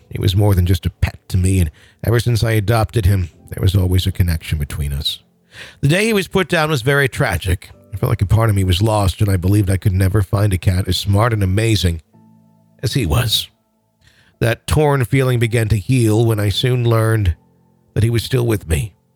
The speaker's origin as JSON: {"language": "English", "town": "Mesa", "region": "Arizona", "country": "United States", "tie": "born or raised there", "said": "I grew up in Mesa, Arizona."}